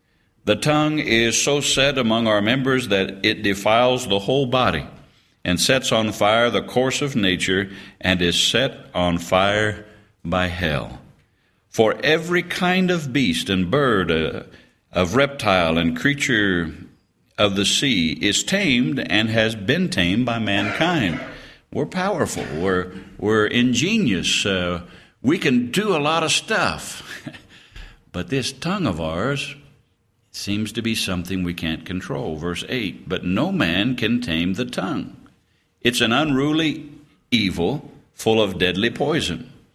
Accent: Topeka, Kansas, United States; No, I'm born and raised in Topeka, Kansas.

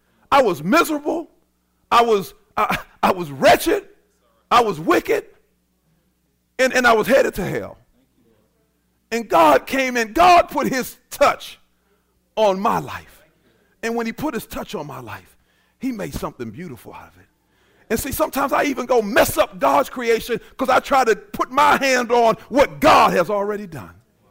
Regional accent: North Braddock, Pennsylvania, United States; Growing up in North Braddock, you know, not having any vision at all

